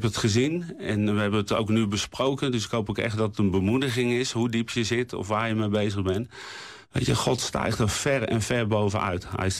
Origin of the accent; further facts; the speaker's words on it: Terschuur, Gelderland, Netherlands; Maar ik ben gewoon iemand uit Terschuur. Weet je, klein dorpje.